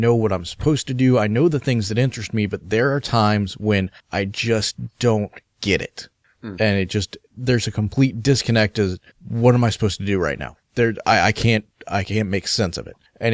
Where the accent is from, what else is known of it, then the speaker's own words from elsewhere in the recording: Virginia, United States; I grew up in Hampton Roads in Virginia, which is a huge military section in Virginia